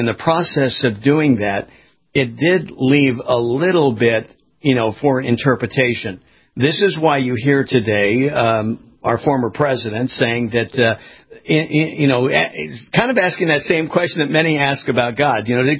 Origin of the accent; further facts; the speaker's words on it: California, United States; Case in point, I was born and raised in California.